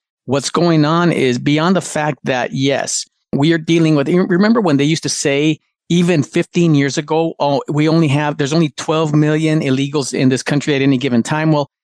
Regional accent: Douglas, Arizona, United States; I currently live in California, but I grew up in Douglas, Arizona.

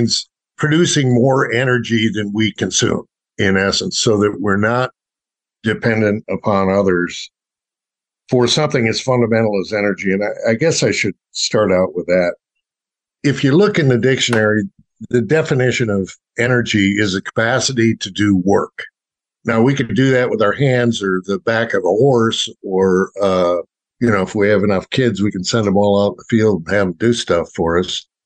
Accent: Michigan, United States; I grew up in Western Michigan.

